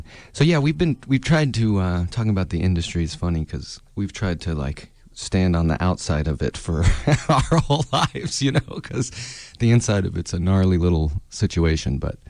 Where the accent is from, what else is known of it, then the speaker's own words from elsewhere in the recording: Ozark, Missouri, United States; Growing up in Ozark, Missouri, Southwest Missouri, Oklahoma was about an hour away, right?